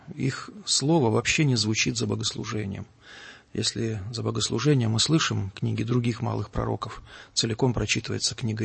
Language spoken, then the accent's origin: Russian; Lesosibirsk, Krasnoyarsk Krai, Russia; Ну, я вырос в Сибири, да, в Сибири вырос. Окончил школу в молодом советском городе Лесосибирск, городе лесопильщиков и деревообработчиков.